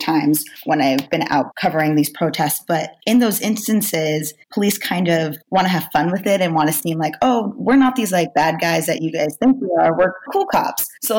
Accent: Florida, United States; I'm from Florida, so it looked like a hurricane to me.

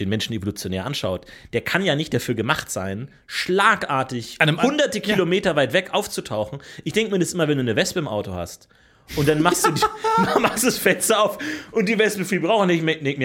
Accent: Munich, Bavaria, Germany; ich bin in Bayern aufgewachsen, in München.

